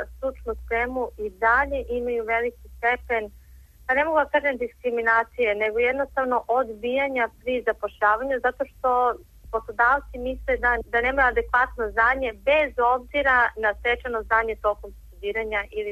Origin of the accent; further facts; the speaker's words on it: Serbia; Svi su oduševljeni kada im kažem da ja dolazim iz Srbije.